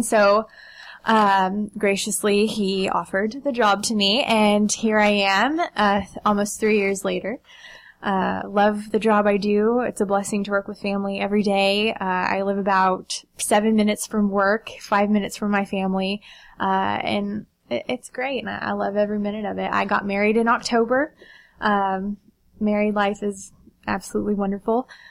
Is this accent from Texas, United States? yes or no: yes; Pasadena, Texas, United States; I am from Pasadena, born and raised, lived here my entire life.